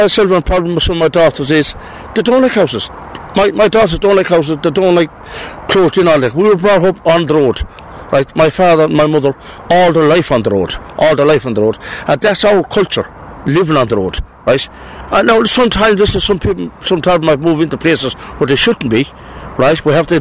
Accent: Ireland; now in Bristol, United Kingdom; I'm an Irishman. I'm in Ireland for the last 50 years. I'm over here for the last couple of years.

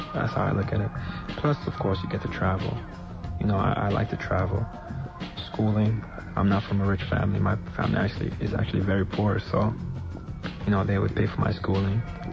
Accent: New York, United States; also born or lived in Haiti; And even though I was born in Haiti, I was raised in New York from the age of 5. All I know is America. You know, I don't know Haiti.

